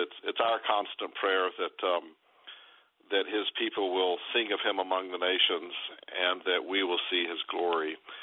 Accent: United States; So I was raised in the African bush country, as we call it, growing up mostly in very remote areas of West Africa.

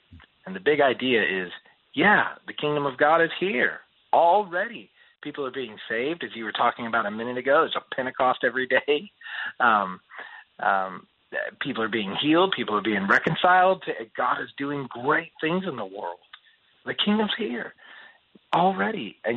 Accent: Woodstock, Georgia, United States; And so I grew up in the Bible Belt in Woodstock, Georgia, which is a small farm town north of Atlanta.

